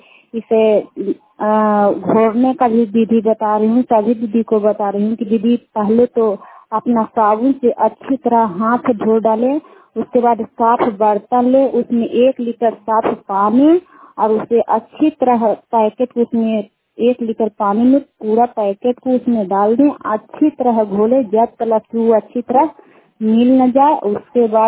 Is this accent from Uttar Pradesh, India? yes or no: no; Sukhhariya, Bihar, India; सुखहरिया के रहने वाले हैं। रुखाई पंचायत चंदेव प्रखंड नालंदा जिला के